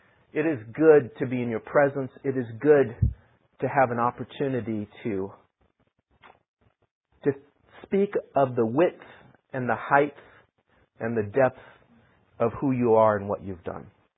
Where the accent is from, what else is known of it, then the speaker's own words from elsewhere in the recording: North Africa, Morocco; also born or lived in Algeria; I'm a missionary kid. I grew up in North Africa. I spent the first 16 years of my life in the countries of Algeria and Morocco.